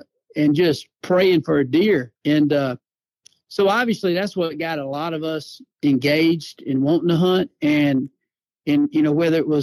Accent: the South, United States; And, you know, growing up in the South, it's funny

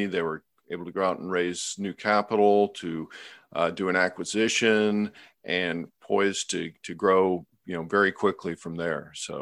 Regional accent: Cincinnati, Ohio, United States; he was from my hometown of Cincinnati.

